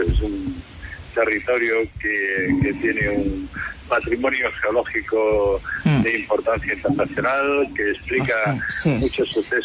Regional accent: Extremadura, Spain; como los extremeños estamos tan acostumbrados a la lista del patrimonio mundial

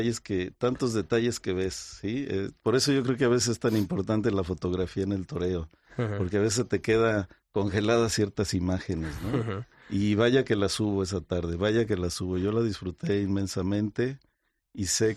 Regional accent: Zacatecas, Mexico; Yo, mi barrera de sol en Zacatecas, que es de donde yo vengo, no la cambiaría

